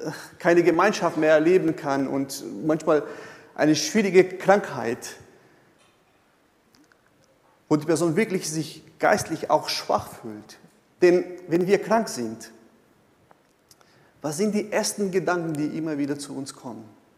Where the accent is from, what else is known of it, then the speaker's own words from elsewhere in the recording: Brazil; German is a second language; ich komme aus Brasilien und da werden diese Sachen auch sehr frei interpretiert alles